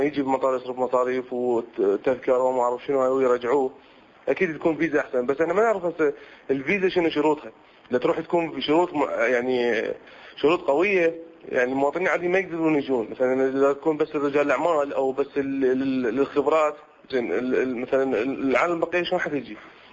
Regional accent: Iraq; now in Amman, Jordan; والله بالنسبه احنا كمواطنين عراقيين مقيمين بعمان

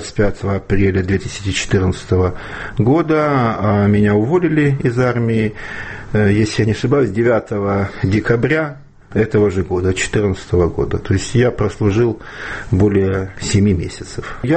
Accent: Kharkiv Oblast, Ukraine; Мы все из Харьковской области были.

